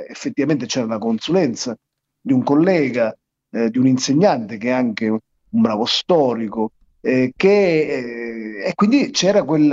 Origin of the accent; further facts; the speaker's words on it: Catania, Sicily, Italy; per la realtà catanese, essendo io catanese